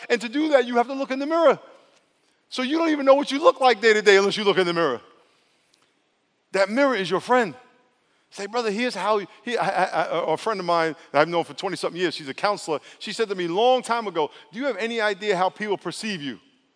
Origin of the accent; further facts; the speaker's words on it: New York, United States; I said to her, I'm from New York. I don't care.